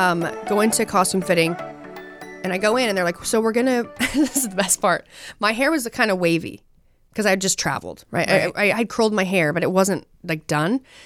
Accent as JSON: {"language": "English", "region": "Utah", "country": "United States", "said": "It's like, I'm from Utah. I say mountain, right?"}